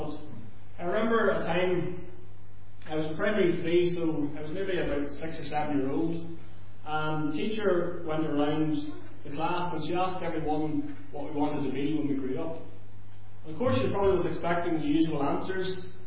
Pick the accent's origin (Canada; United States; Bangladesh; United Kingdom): United Kingdom; Lurgan, Northern Ireland; also born or lived in Manchester / Liverpool; maybe you'll know from the accent, I'm from County Armagh, just outside Lurgan. I've lived there most of my life. Grew up in Northern Ireland most of my life, had a few years in Manchester and Liverpool.